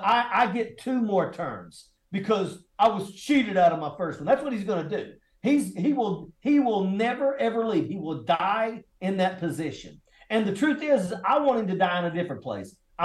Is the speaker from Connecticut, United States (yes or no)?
no; West Virginia, United States; I come from Southern West Virginia, and actually I live very, very close to Eastern Kentucky when I was growing up. That's where I'm from.